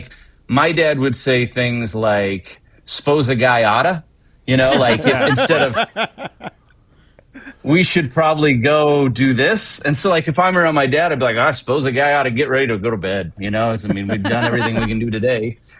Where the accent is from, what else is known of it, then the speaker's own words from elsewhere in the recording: Iowa, United States; accent: Missouri twang; now in St. Louis, United States; I grew up in Southwest Iowa, maybe 60 miles from the Missouri border. So that'd be more northwest Missouri than northeast Missouri, which is more where we are here in St. Louis, of course. But there is a little Missouri twang. Like, I had it growing up.